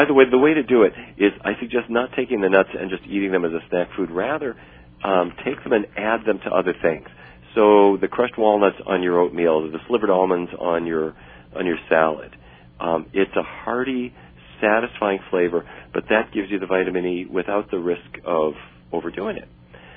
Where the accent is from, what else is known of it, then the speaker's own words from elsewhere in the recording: Fargo, North Dakota, United States; the people who did not eat the way I ate growing up in Fargo, North Dakota, eating bacon and sausage